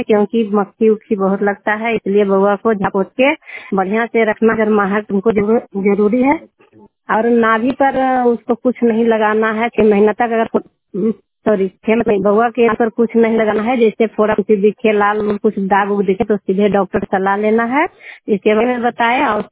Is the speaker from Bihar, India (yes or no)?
yes; Yahiyapur, Bihar, India; मैं यहियापुर गांव की रहने वाली हूँ। धानकी पंचायत की CNRP पद पर काम करती हूँ और सलमेरा प्रखंड नालंदा जिला की हूँ।